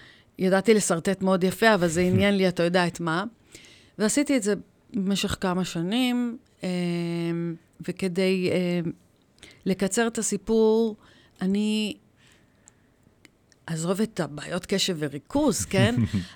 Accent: Ramla, Central District, Israel; born there; אני נולדתי ברמלה, להורים שעלו מאיראן

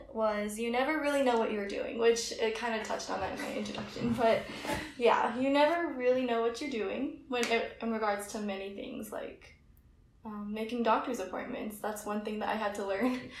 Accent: Aurora, Colorado, United States; I'm from Aurora, Colorado, and yeah, I chose UNC because ultimately it was the best financial decision

